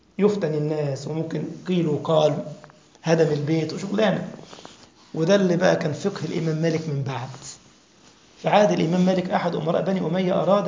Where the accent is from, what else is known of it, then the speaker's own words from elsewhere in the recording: Egypt; كنت أضرب مثال كده زمان للإخوة عندنا في مصر